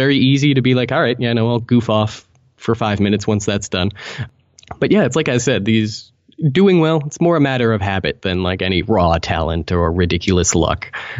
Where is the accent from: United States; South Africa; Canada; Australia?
Canada; But I'm the kind of person, I'm Canadian, you know